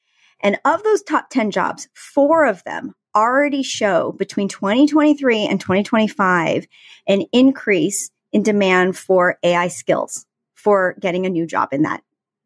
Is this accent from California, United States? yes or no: yes; San Francisco, California, United States; I'm from San Francisco.